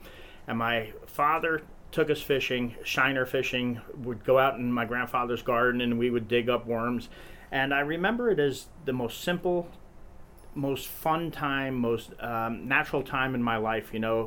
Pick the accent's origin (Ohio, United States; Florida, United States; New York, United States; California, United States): New York, United States; The Bronx; I grew up in the Bronx, New York, and the fishing was absolutely terrible in the Bronx, New York. You know, I'm 56 years old. I grew up in there in the 60s.